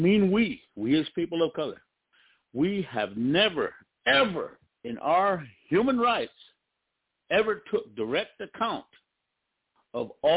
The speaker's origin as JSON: {"language": "English", "region": "South Dakota", "country": "United States", "said": "I'm from the Pine Ridge Indian Reservation."}